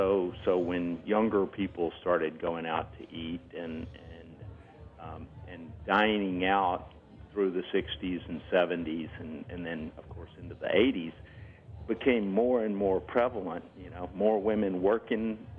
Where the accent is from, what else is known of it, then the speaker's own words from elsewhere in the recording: Oxford, Mississippi, United States; in my hometown, in Oxford in particular, it made a huge difference